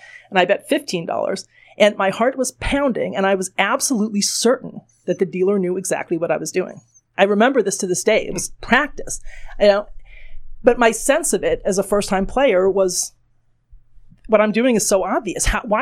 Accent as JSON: {"language": "English", "region": "New York", "country": "United States", "said": "I said, \"Well, I'm from New York. I mean, I don't really understand that."}